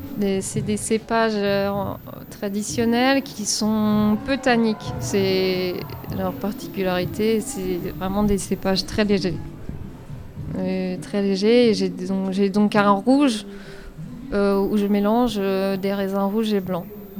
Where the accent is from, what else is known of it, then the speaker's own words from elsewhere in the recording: Paris, Île-de-France, France; mes parents sont de ce village, on est immigrés, on a grandi j'ai grandi en France, donc la confiance n'était pas trop là d'une Parisienne qui vient s'installer dans le village.